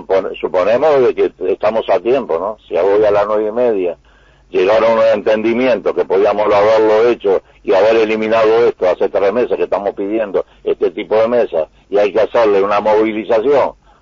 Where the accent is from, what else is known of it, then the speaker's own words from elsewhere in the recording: Uruguay; somos los uruguayos